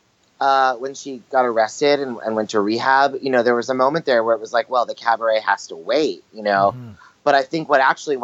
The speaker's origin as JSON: {"language": "English", "town": "Los Angeles", "region": "California", "country": "United States", "tie": "born or raised there", "lives_now": "New York, United States", "said": "Look, I was born in New York and I grew up in L.A."}